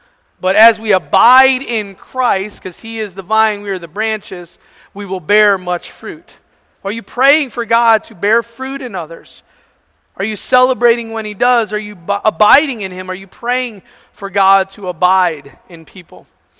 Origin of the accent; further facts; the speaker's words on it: Ohio, United States; it's in Canton, Ohio, near my hometown.